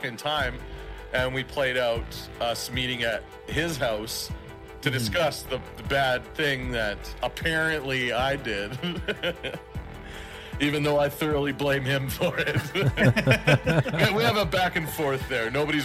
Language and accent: English; Canada; I'm Canadian. We're all French.